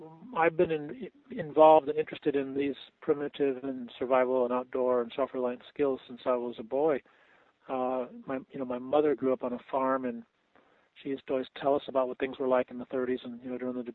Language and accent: English; California, United States; Right. But when I was there, see, I'm from Southern California